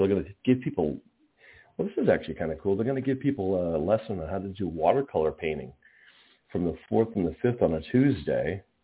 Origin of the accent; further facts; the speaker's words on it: Pawtucket, Rhode Island, United States; So what I want to do first is shout out the public library where I'm from. I'm currently airing from the Pawtucket Public Library, which is not far from where I live.